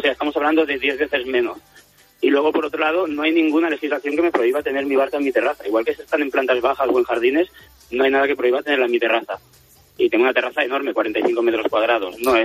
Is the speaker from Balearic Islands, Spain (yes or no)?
yes; Balearic Islands, Spain; no me sentía nada cómodo siendo el foco de atención, ya no solo de mi pueblo, de Menorca, sino de toda España.